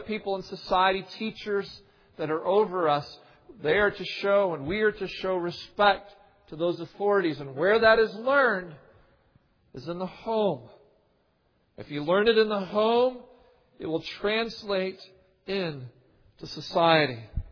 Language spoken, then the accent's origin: English; North Carolina, United States; I grew up in North Carolina, down south. And it was drilled into my mind as a child growing up in the South